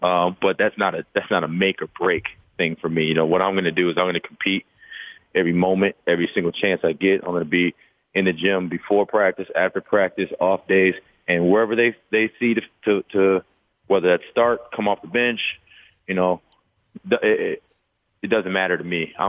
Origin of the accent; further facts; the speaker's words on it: Wisconsin, United States; this is home for me. I'm from Wisconsin. I'm currently in Wisconsin. I built my house in Madison. I went to school at Marquette. My family's from Milwaukee.